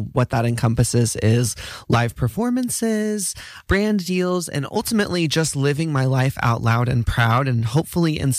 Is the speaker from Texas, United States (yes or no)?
yes; Dallas, Texas, United States; growing up in Dallas, Texas in the 90s, there wasn't education, there wasn't representation.